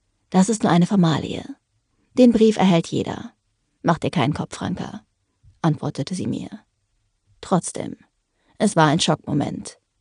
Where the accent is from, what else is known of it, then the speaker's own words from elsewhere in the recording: Nuremberg, Bavaria, Germany; Ich komme aus Nürnberg, wo ich 2016 mein Abitur ablegte.